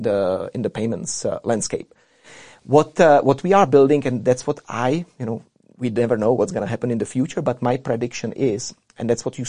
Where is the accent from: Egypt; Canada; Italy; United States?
Canada; I came from Canada, so the Western world